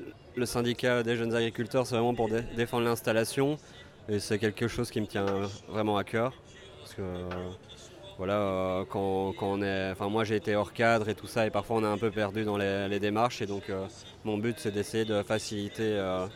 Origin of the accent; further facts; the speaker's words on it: Wallonia, Belgium; now in France; Je viens de Belgique. En dessous, je me situe à côté de Waterloo, en dessous de Bruxelles.